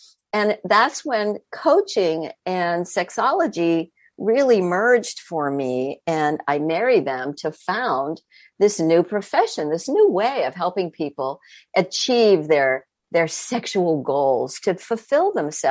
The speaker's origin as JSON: {"language": "English", "region": "Vermont", "country": "United States", "tie": "born or raised there", "also_born_or_lived": "New York", "said": "I was born outside of New York City, so extremely urban origins, and then grew up in a very rural environment in the state of Vermont, which is a very tiny state, but very diverse in terms of its values and very much about the independent spirit."}